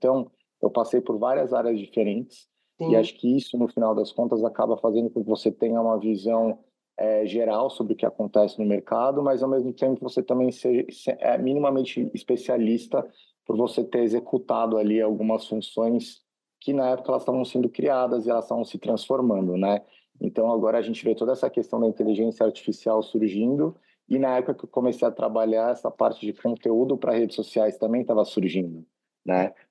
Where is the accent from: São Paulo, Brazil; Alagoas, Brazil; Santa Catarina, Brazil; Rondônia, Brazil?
São Paulo, Brazil; Eu sou de São Paulo, sou da Zona Norte